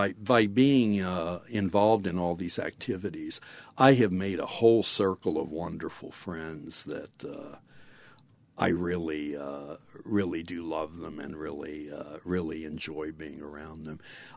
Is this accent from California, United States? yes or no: no; Lexington, Kentucky, United States; You got to realize that when I grew up in Lexington, Kentucky in the 1950s, it was a somewhat provincial town of 70,000 people